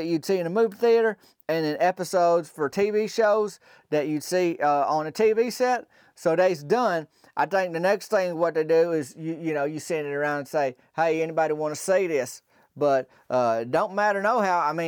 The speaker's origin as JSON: {"language": "English", "region": "Arkansas", "country": "United States", "said": "my home state here, we got some of the best town names you ever gonna find, from Toadsuck to Possum Grape"}